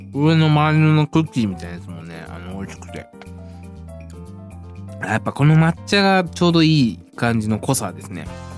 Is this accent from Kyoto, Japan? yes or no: yes; Kyoto, Japan; 自分は京都出身なんですけど本当に存じ上げなくて